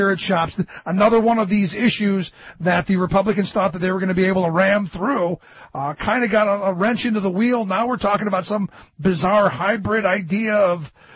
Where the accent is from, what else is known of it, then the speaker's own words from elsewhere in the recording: Cleveland, Ohio, United States; when I was 15 growing up in Cleveland, Ohio, alcohol was right next to the Tic Tacs on the impulse aisle.